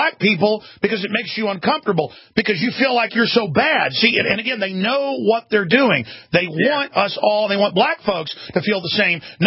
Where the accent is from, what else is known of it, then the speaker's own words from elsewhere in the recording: Dallas, Texas, United States; growing up in Dallas, my family, there wasn't any racist stuff.